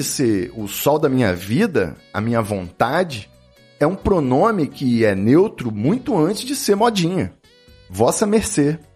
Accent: Vila Velha, Espírito Santo, Brazil; Vila Velha, a Niterói de Vitória, a cidade onde eu fui criado e onde eu vivo até hoje. Prefiro Vila Velha.

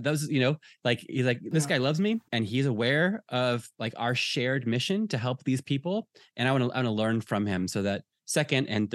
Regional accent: United States; moved away as an adult; I'm an American. I was born and raised in America. I live in a different culture now.

